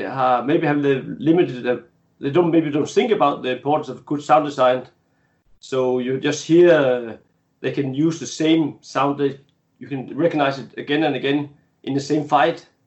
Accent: Denmark; English is a second language; I'm from Denmark, if you didn't recognize my accent.

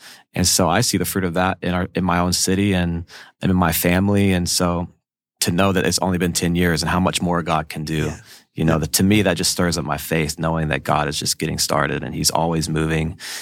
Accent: Nashville, Tennessee, United States; Like, growing up in Nashville, I grew up here.

